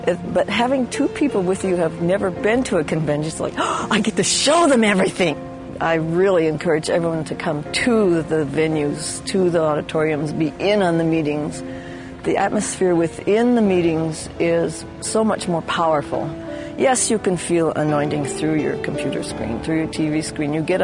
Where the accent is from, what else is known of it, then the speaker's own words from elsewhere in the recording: Boise, Idaho, United States; I'm from Boise, Idaho.